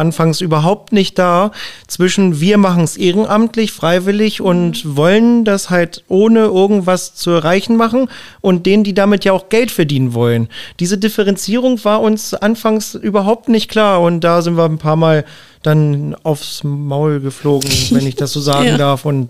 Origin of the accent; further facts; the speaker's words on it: Helmstedt, Lower Saxony, Germany; Ich bin ja gebürtiger Helmstedter